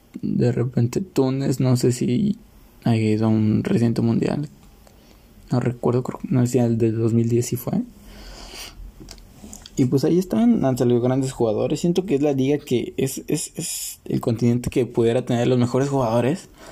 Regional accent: Mexico; Yo soy de México, para muchos el gigante es México.

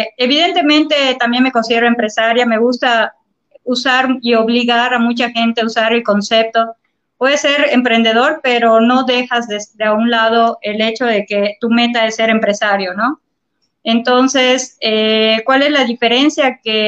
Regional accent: Yucatán, Mexico; yo yucateca de corazón, estoy muy agradecida por la vida de haber nacido en este país, en esta ciudad, en este municipio tan hermoso, a pesar de que nos castiguen con el calor terrible que tenemos.

